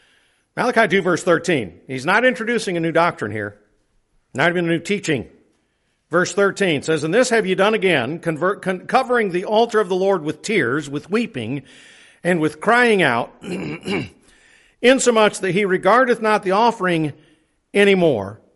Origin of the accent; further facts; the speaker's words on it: Pennsylvania, United States; I was raised in Pennsylvania.